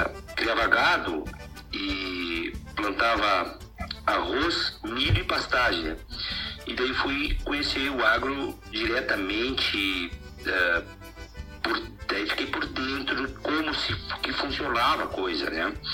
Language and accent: Portuguese; Cacequi, Rio Grande do Sul, Brazil; nasci em Caciqui, fronteira oeste, né, e muito cedo me interessei pela música